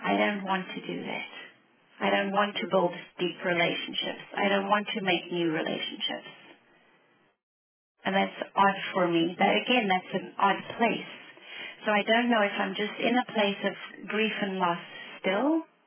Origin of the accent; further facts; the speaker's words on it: South Africa; So my whole experience of how I was raised in South Africa, intentionally and unintentionally.